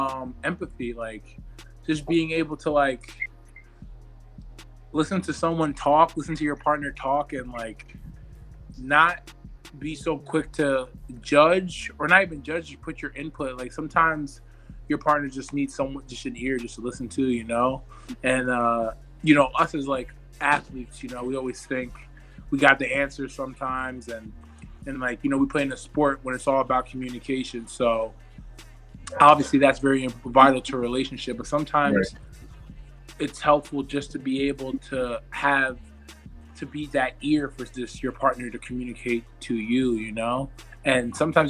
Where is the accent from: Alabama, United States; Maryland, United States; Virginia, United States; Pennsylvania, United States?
Pennsylvania, United States; also born or lived in New Jersey; I was born in Jersey. I was born in New Jersey, raised in Pennsylvania, and then I went back to school at Rutgers.